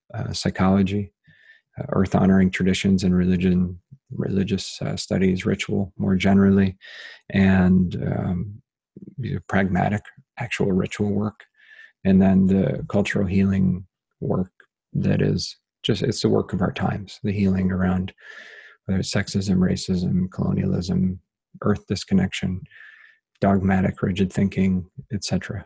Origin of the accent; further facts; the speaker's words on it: Ohio, United States; So I'm American, European ancestor, German, English, Irish ancestry, early colonizers, settlers to North America from Pennsylvania. And then I grew up in Ohio. I live in Western North Carolina now